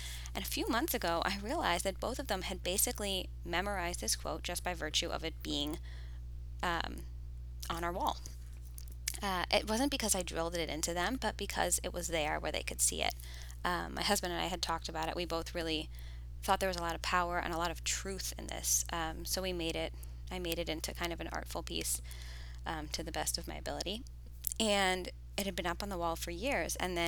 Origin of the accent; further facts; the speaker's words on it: New Jersey, United States; I live in New Jersey, my hometown, with my high school sweetheart turned husband.